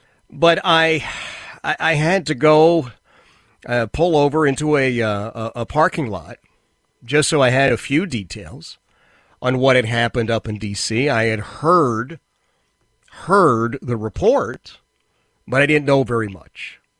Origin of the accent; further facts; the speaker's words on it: Philadelphia, Pennsylvania, United States; as I was growing up in Philadelphia, Oxford Circle, Northeast Philadelphia, a community that was just about equally divided, Jewish and Catholic, a slight edge to Jewish, actually, at the time.